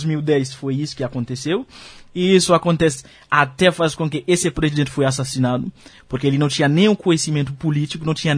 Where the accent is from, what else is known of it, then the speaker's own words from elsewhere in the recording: Haiti; E eles têm uma grande diferença entre nós, que somos haitianos, que tem até costume, cultura, africanos, diferente dos dominicanos.